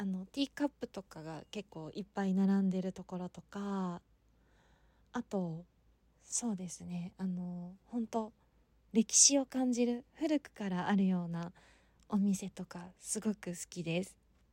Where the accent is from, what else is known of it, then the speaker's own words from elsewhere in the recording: Kansai, Japan; 出身は関西の方です。幅広いですよね。